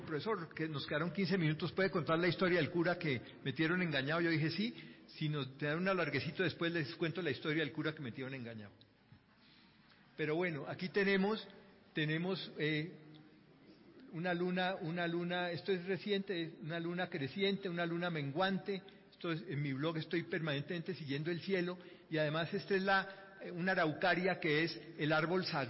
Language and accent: Spanish; Popayán, Cauca, Colombia; las procesiones de Popayán, de donde yo soy